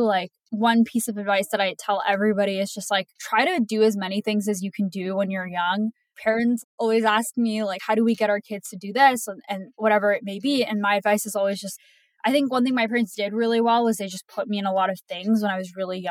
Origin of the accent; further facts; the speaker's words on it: Canada; I am from Canada as well.